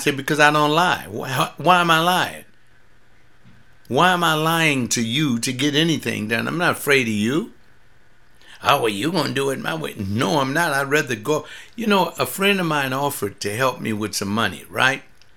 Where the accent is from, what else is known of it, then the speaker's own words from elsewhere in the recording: Los Angeles, California, United States; You have to keep it in mind, I was born and raised in Los Angeles. Had never left the city on anything like that.